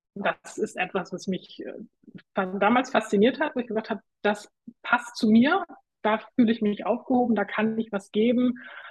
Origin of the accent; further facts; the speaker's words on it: Hamburg, Germany; Und mein Herz höher schlagen lässt immer wieder meine Heimatstadt Hamburg, in die ich vor 4 Jahren zurückgekehrt bin, heimgekehrt bin.